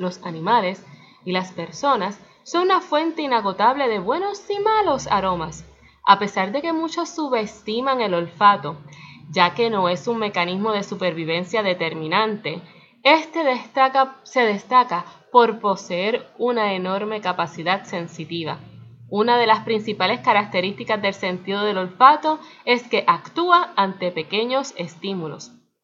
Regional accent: Puerto Rico; Soy puertorriqueña y el café está en nuestro ADN.

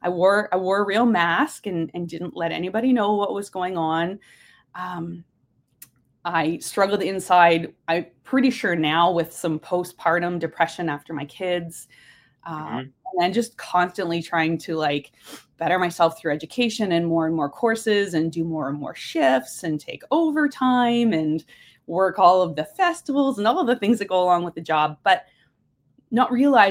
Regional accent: Ontario, Canada; Growing up in Simcoe County, I was lucky enough to live like right next to the ski hill.

